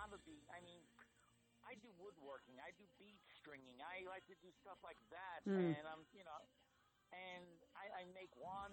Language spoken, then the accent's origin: English; Jersey City, New Jersey, United States; I was initiated back in my hometown of Jersey City.